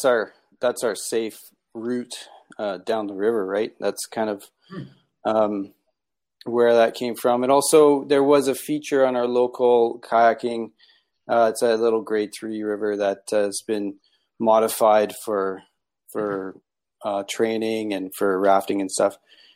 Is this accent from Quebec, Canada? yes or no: no; Calgary, Alberta, Canada; now in Canmore, Canada; So I live in Camore. I grew up in Calgary, and I've been, you know, working on the rivers around here for as long as I could work.